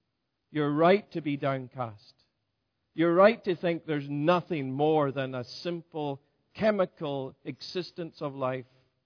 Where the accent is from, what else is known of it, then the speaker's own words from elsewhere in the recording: Scotland, United Kingdom; I come from Scotland and I studied in Edinburgh.